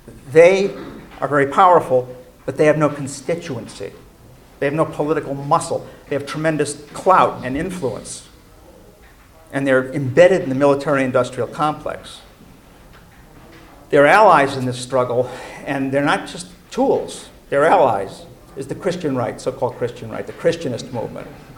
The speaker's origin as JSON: {"language": "English", "town": "Chicago", "region": "Illinois", "country": "United States", "said": "I mean, I'm from Chicago. Nobody has to tell me that Democrats steal elections."}